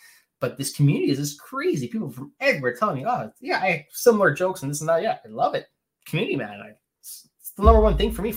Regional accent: Canada; I'm from Canada, by the way. So Canada, hockey is, like, number one here.

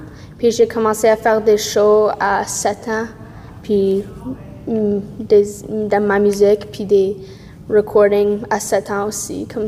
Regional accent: Doremy, Saskatchewan, Canada; j'ai 14 ans puis je viens de Doremy, Saskatchewan.

